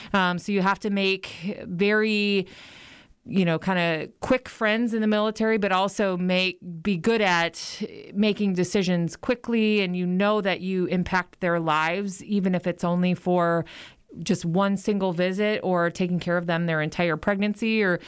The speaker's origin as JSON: {"language": "English", "town": "Minneapolis", "region": "Minnesota", "country": "United States", "said": "I'm from Minneapolis, Minnesota, and actually went to college down in Milwaukee at Marquette University."}